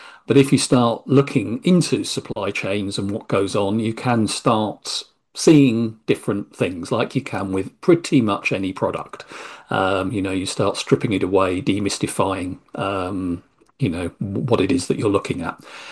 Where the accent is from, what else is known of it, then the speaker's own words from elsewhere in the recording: East of England, United Kingdom; I'm a Norfolk person myself. I was born and bred, long family lineage from northwest Norfolk.